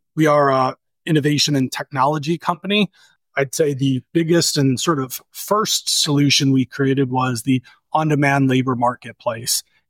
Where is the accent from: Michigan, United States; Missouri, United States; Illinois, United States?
Missouri, United States; St. Louis; now in Indianapolis, United States; Did not. I'm from St. Louis originally.